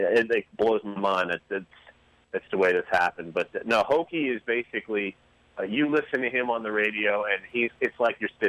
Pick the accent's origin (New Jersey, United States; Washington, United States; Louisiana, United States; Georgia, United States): Louisiana, United States; New Orleans; And I'm from New Orleans, a native, and I'm a resident.